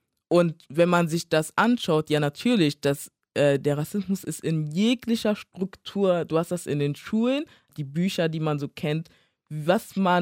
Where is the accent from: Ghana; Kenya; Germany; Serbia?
Ghana; ich wurde ja auch in Ghana geboren, ich komme aus Ghana.